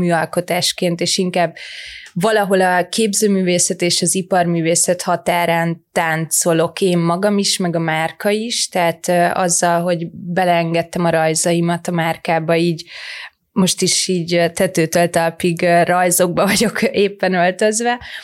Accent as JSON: {"language": "Hungarian", "town": "Solymár", "region": "Pest", "country": "Hungary", "tie": "born or raised there", "said": "Solymáron nőttem fel"}